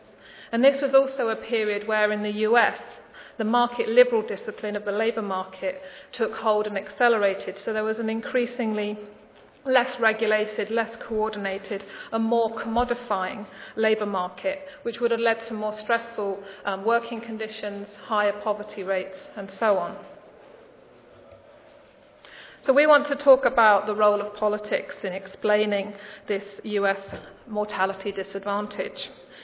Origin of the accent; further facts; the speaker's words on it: United Kingdom; And what I found particularly surprising as a Brit was that they dismissed the role of your healthcare system